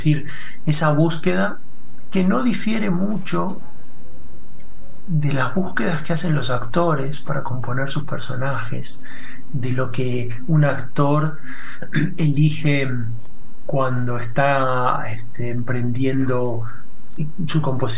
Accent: Argentina; now in Madrid, Spain; yo me fui muy jovencito de la Argentina en el 95, estaba tratando de acordarme, y entonces bueno, di muchísimas vueltas por Estados Unidos, por Bélgica, por Francia, y terminé poniendo base en Madrid.

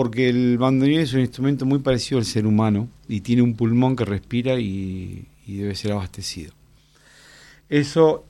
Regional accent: Pehuajó, Buenos Aires Province, Argentina; llego a Buenos Aires, digamos, porque yo soy de Pebajo

